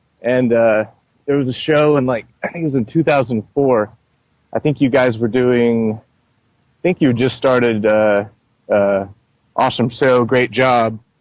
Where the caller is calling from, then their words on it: Tulsa, Oklahoma, United States; Calling from Tulsa, Oklahoma.